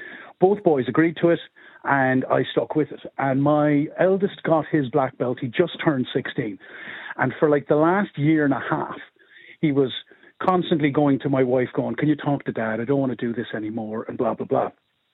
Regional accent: Limerick, County Limerick, Ireland; now in Rush, Ireland; I grew up in Moyross in Limerick, and thankfully I now live in Rush, North County Dublin, which is a beautiful, lovely, safe little village.

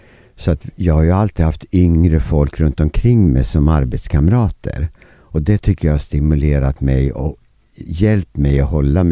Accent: Eskilstuna, Södermanland, Sweden; jag kom ju från Eskilstuna

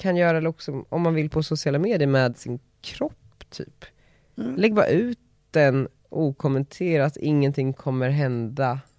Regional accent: New York, United States; now in Sweden; jag är uppvuxen i New York.

